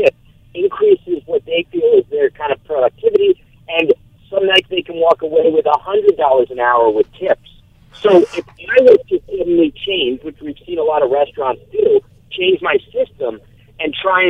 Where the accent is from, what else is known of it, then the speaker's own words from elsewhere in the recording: California, United States; My perspective, I come at this from California, where there is no tipping wage, right?